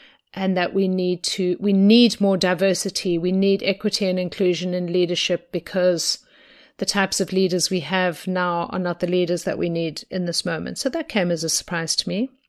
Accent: South Africa; now in United States; growing up in South Africa, the terrible leaders that we had at the time

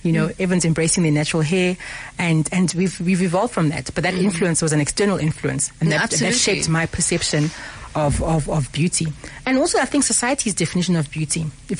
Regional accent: Harare, Zimbabwe; because I grew up in Harare

